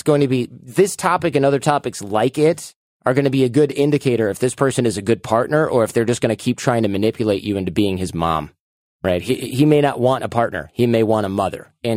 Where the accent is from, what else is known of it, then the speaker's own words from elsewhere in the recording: Michigan, United States; moved away as an adult; also born or lived in New York City / Los Angeles / San Francisco; When I grew up in Michigan, I was like, there's more for me out there. What am I going to do? I got a job in New York City. Then I moved to Los Angeles. Then I moved to San Francisco.